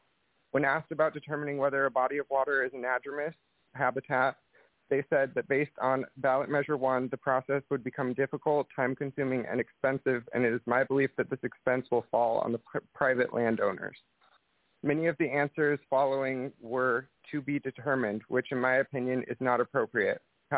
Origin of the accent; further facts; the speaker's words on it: Soldotna, Alaska, United States; I was born and raised in Soldotna, Alaska, growing up alongside the Kenai River.